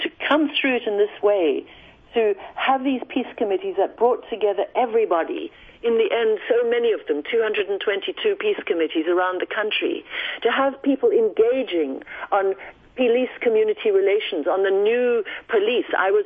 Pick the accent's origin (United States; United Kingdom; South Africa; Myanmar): South Africa; Well, growing up in South Africa in the time of apartheid was a dark time.